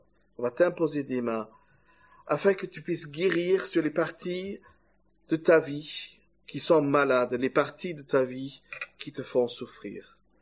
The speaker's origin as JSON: {"language": "French", "country": "Germany", "said": "Moi, je suis allemande."}